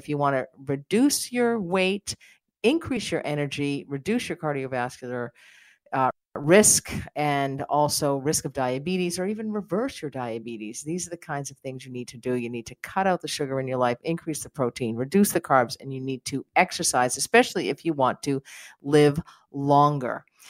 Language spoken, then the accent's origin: English; United States; I can tell you, being an American